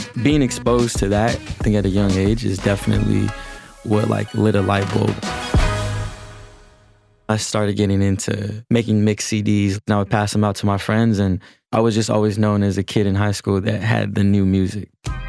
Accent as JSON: {"language": "English", "town": "Los Angeles", "region": "California", "country": "United States", "said": "I am from Los Angeles, and I run a label, a collective, and just a overall, just a community called Selection."}